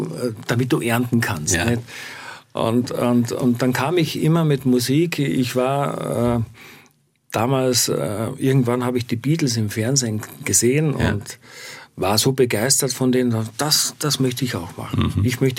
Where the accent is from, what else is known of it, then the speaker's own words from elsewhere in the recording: Friesach, Carinthia, Austria; Wir waren in Friesach, wo ich herkomme, in einer Stadt.